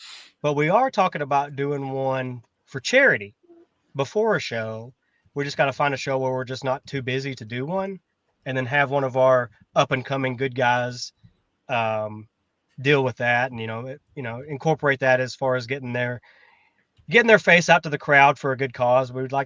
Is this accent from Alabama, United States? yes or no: yes; Gadsden, Alabama, United States; born or raised there; also born or lived in Philippines